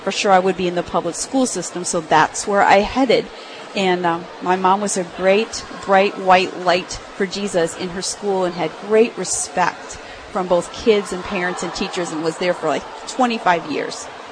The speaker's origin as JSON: {"language": "English", "town": "Chicago", "region": "Illinois", "country": "United States", "tie": "born or raised there", "said": "I actually grew up in Chicago, Illinois, in the cold Midwest."}